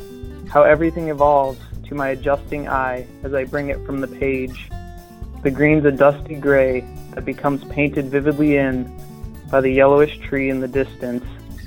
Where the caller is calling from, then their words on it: St. Louis, Missouri, United States; I'm calling from St. Louis, Missouri, 4th October, 2020.